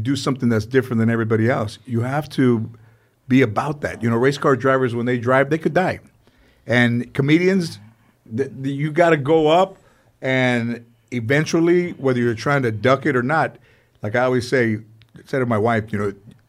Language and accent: English; San Fernando, California, United States; I had friends growing up in San Fernando that lived in mobile homes.